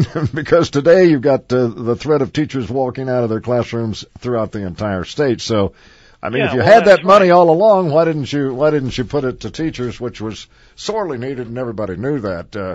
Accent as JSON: {"language": "English", "region": "Kansas", "country": "United States", "said": "I'm from Kansas. My twin sister lives back there."}